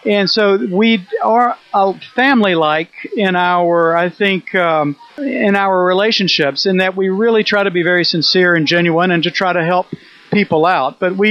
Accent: Alabama, United States; just a little bit more of a story about the South and my memories of growing up in Alabama, time on the farm and times cooking.

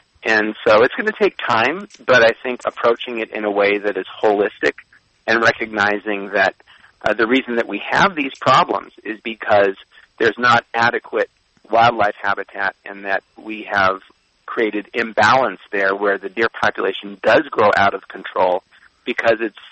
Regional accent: Los Angeles, California, United States; And I grew up actually in the Hollywood Hills, and I saw many animals harmed by fencing that was being put up

